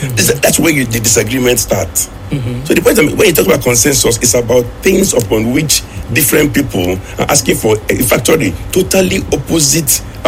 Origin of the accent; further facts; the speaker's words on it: Nigeria; I'm a Nigerian and I'm alive, I'm an entrepreneur, an economist, a businessman